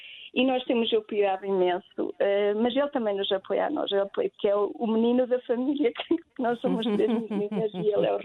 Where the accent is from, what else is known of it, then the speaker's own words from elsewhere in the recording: Espadanedo, Bragança, Portugal; Nós somos de Bragança, eu sou transmontana, sabe?